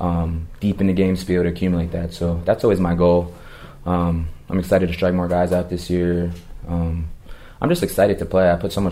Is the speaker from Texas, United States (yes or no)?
no; New York, United States; that's kind of shows the testament to me being from New York. All the New Yorkers, everyone from my hometown kind of showing up